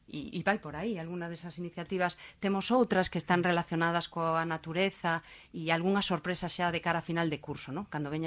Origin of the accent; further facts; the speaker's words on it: Santiago de Compostela, Galicia, Spain; eu tiro para casa, porque son de Compostela